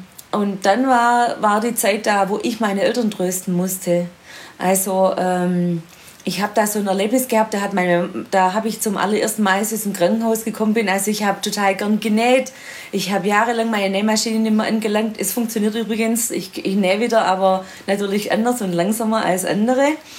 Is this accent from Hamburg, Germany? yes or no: no; Baden-Württemberg, Germany; im Sportkreis Ostalb, also meiner alten Heimat im Schwäbischen in der Nähe von Stuttgart.